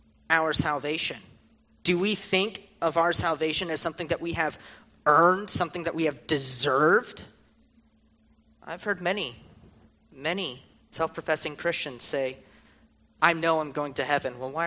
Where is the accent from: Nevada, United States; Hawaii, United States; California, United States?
Nevada, United States; Las Vegas; but I come from the Southwest, as was mentioned. I'm from the Las Vegas area, spent most of my life in that area.